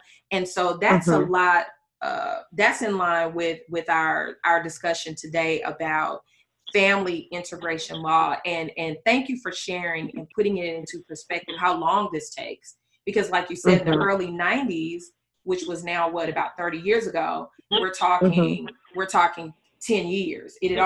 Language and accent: English; Alabama, United States; I grew up in Alabama, so I can say